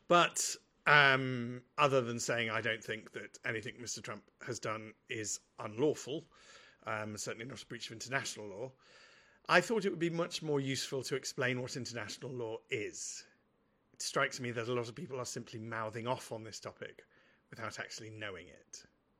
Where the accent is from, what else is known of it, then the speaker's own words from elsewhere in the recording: United Kingdom; But because I'm British and fiercely patriotic